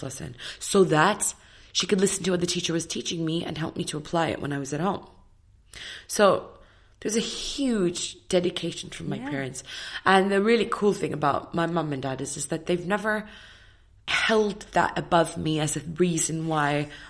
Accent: Australia; She was massive when I was growing up in Australia.

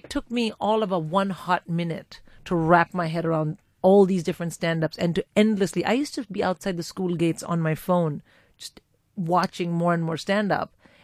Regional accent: India; even though I was born and brought up in India

